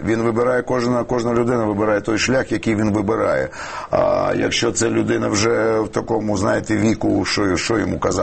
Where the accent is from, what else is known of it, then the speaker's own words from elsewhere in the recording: Kyiv, Ukraine; also born or lived in Moscow, Russia; а потім я народився тут, як киянин. Корінний.